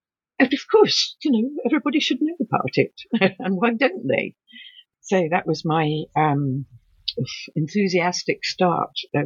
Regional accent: England, United Kingdom; I'm allowed to say this because I'm English.

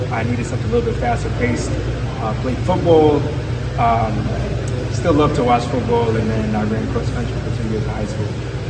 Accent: New York, United States; It's my first time, even though I'm from New York. I'm right down the way.

